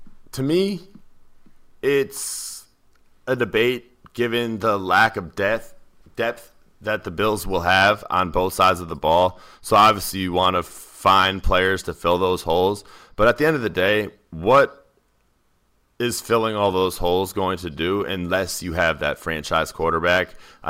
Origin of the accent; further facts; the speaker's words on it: Florida, United States; now in Buffalo, United States; I'm from South Florida, so I can answer this.